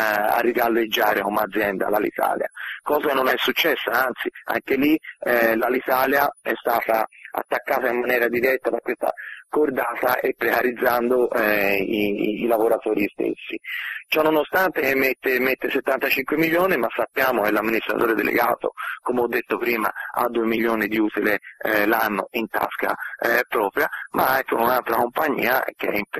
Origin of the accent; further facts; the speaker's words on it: Florence, Tuscany, Italy; io sono di Firenze e cito Firenze